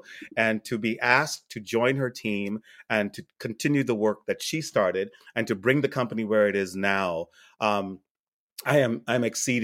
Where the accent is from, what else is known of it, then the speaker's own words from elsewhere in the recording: New York, United States; Growing up in New York, traveling the country, doing theater in London, right. Directing in France.